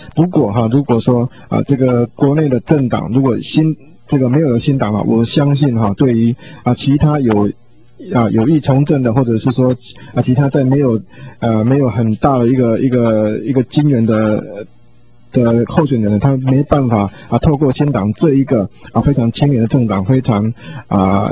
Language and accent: Chinese; Taiwan; 我们台湾话有一句话讲哈